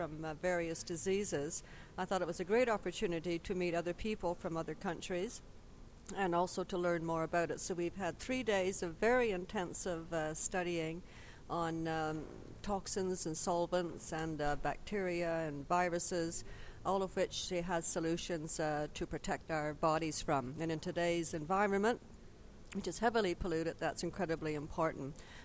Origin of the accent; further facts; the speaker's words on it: Barbados; and I'm from Barbados.